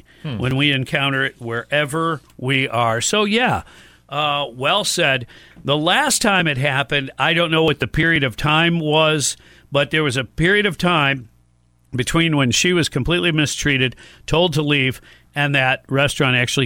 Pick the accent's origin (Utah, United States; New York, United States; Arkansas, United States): Arkansas, United States; we saw a little bit of the crazy come out last week in my home state of Arkansas.